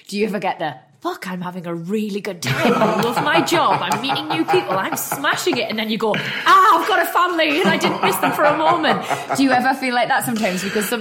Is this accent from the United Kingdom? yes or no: yes; United Kingdom; And like I'm all for like soldiering on and this stiff upper lip and being very British.